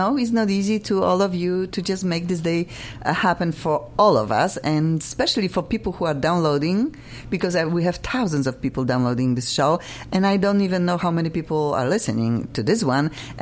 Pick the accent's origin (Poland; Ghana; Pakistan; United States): Poland; Gliwice, Silesian Voivodeship; Come on, I'm from Gliwice.